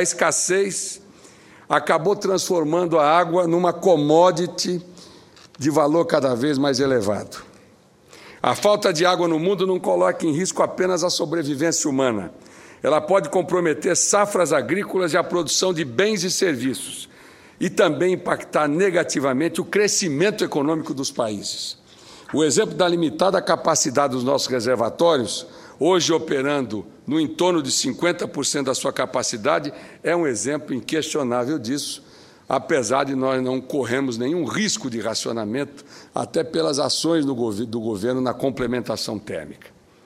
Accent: Pantanal, Brazil; born there; o lugar onde nasci e aprendi a respeitar a água, o meu Pantanal.

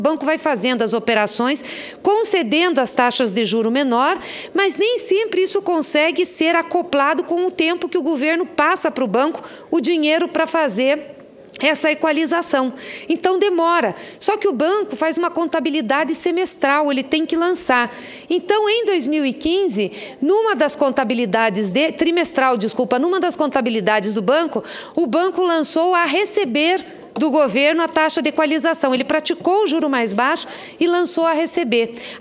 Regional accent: Paraná, Brazil; eu vou defender porque eu sou paranaense.

